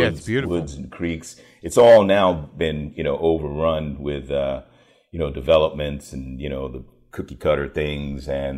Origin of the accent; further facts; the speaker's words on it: Washington, District of Columbia, United States; also born or lived in York County, Virginia; I grew up in Washington, D.C., but I spent a lot of time down in York County, Virginia.